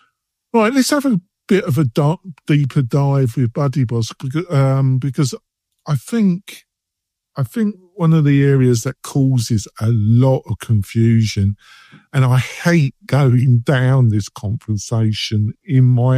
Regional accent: England, United Kingdom; accent: English; With my English accent and my buttoning, it's just enthusiasm.

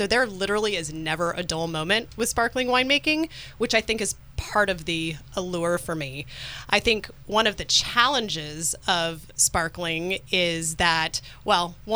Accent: California, United States; there were a lot of parallels to where I grew up in Monterey County.

